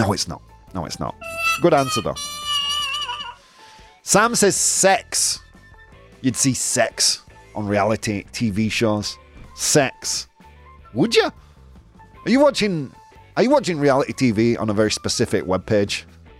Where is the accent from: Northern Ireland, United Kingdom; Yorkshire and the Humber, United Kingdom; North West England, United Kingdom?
Yorkshire and the Humber, United Kingdom; Bradford; I am from Bradford. I'm allowed to say these things.